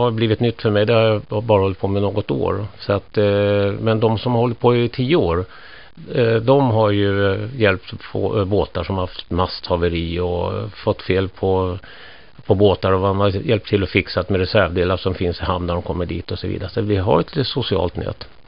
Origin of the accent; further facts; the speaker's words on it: Stockholm County, Sweden; Jag är uppväxt utanför Stockholm.